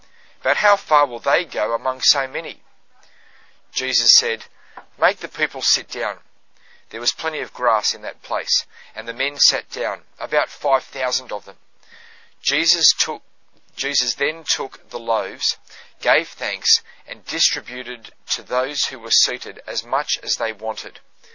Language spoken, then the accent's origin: English; Tasmania, Australia; "I'm from Tasmania." And I've actually found to be able to say to people that I'm from Tasmania answers a whole range of actual issues that could potentially come up. But so I say, "I'm from Tasmania, I'm not from around here."